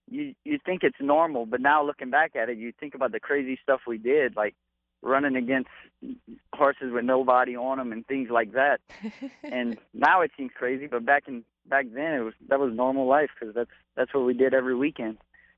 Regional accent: Louisiana, United States; growing up in Louisiana, we always grew up around horses, and horses were always there.

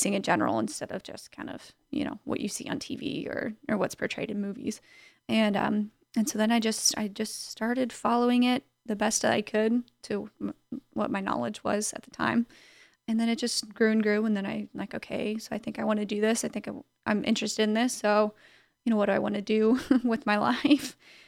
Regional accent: Brazil, Indiana, United States; also born or lived in Mesa, Arizona; I was born in Mesa, Arizona. Lived there until I was 7. And then shortly thereafter moved to Brazil, Indiana. And very small town, not too much goes on there, but I loved living there.

